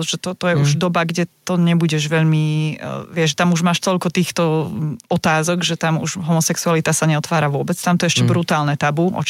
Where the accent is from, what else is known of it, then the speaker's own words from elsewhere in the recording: eastern Slovakia, Slovakia; Som z východu